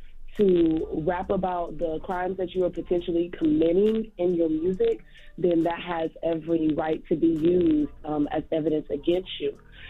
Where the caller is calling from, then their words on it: Savannah, Georgia, United States; I'm calling from Savannah.